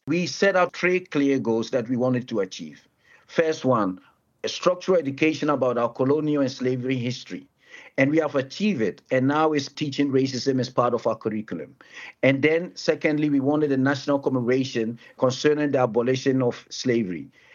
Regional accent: Amsterdam, North Holland, Netherlands; English is a second language; I'm now doing this interview for my hometown, Amsterdam.

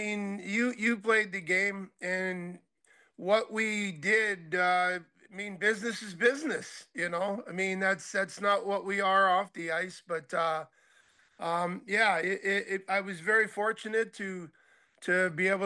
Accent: California, United States; their winters I think would be a little much for a guy growing up in Southern California.

